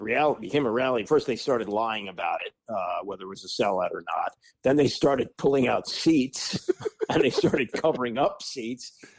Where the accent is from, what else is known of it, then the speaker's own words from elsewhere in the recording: Washington, District of Columbia, United States; But growing up in Washington, we had maybe 20 Senators games shown on television throughout the year.